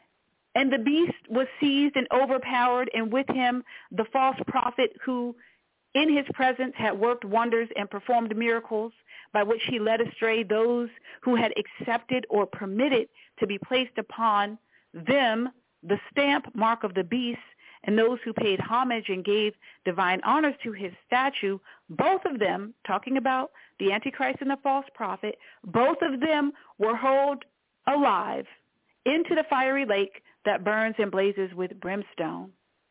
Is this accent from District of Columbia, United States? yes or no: yes; Washington, District of Columbia, United States; born there; So I was born in Washington, D.C., and in D.C., my perception is that the main street is 16th Street.